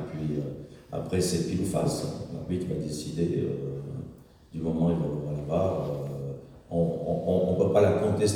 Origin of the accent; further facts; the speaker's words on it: Switzerland; Il faut des étrangers, il ne faut plus des Suisses, on est tous des Suisses.